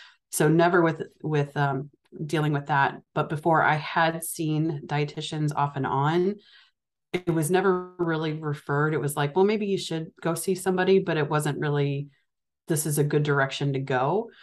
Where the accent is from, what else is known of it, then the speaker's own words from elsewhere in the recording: St. Louis, Missouri, United States; born there; So I was born in the St. Louis area, but I've moved a lot in my life. I've lost count, but it's close to 40 times. I went to 15 schools between kindergarten and 11th grade.